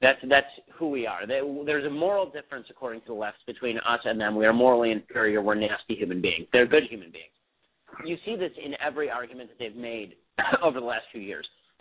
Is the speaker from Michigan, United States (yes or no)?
no; Los Angeles, California, United States; I went to Harvard Law School. I'm from Los Angeles, and I'm writing this book on Hollywood.